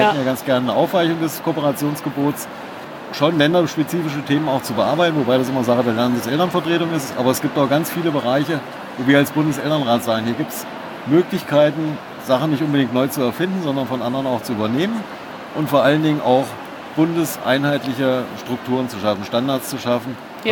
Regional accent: Hesse, Germany; ich bin auch aus Hessen.

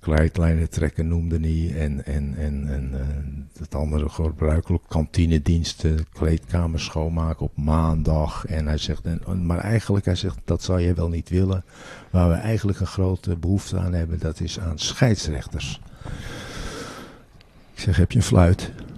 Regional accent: Beemster, North Holland, Netherlands; Nee, want ik kom van het platteland. En ik moet zeggen, ik kom uit Beemster

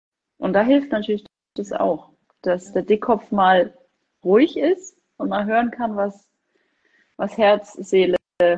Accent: Rothenburg, Bavaria, Germany; Weil ich bin ja in Rothenburg geboren und lebe hier ja schon immer.

